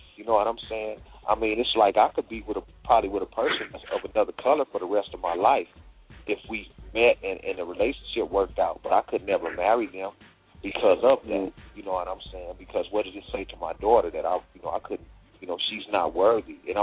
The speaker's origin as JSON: {"language": "English", "region": "West Coast", "country": "United States", "said": "I'm originally from the West Coast myself, so I understand the mindset out here"}